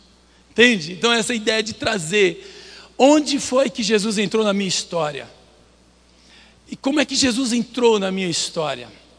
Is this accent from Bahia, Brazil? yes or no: yes; Bahia, Brazil; Eu já morava em Brasília nessa época e eu falei, olá maninha, eu sou baiano, eu falo maninha